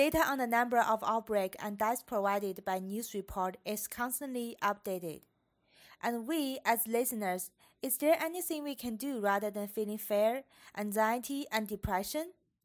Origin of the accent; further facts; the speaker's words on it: China; English is a second language; international student in Amikar University of Art and Design. My home country is China